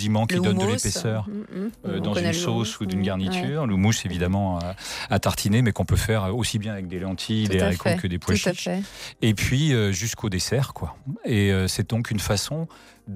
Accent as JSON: {"language": "French", "region": "Pays de la Loire", "country": "France", "said": "un haricot qui est tout près de chez moi. Je viens de la Vendée."}